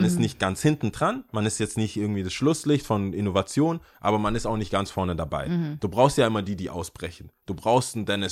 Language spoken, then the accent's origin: German; Stuttgart, Baden-Württemberg, Germany; Als Stuttgarter denkst du dir, juckt mich doch nicht.